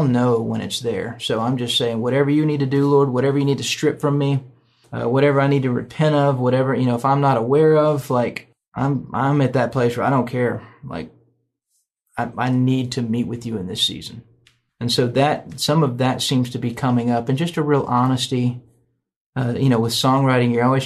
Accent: Nashville, Tennessee, United States; I grew up in Nashville, went to Belmont, thought I was going to be in the music business

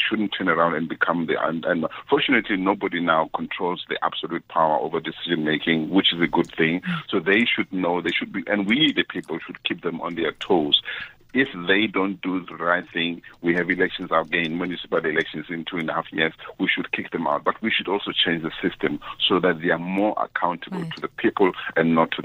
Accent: South Africa; now in Switzerland; I speak there as a South African who's concerned. Now, many countries across the world have changed, amended their constitutions, including Switzerland, where I am now

